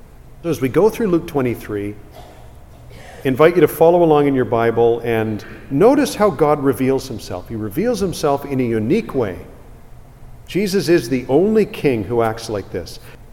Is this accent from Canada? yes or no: yes; Canada; because we're Canadian and we hear the word regular season, all of a sudden we think, is this about hockey?